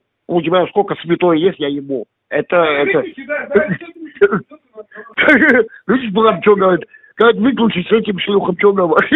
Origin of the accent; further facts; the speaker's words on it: Armenia; Мне, я армянин, и не думай, что армяне от чеченцев боятся.